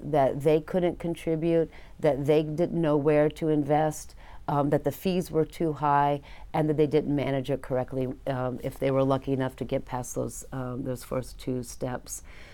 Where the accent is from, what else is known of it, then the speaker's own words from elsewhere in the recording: United States; And I'm an American, right?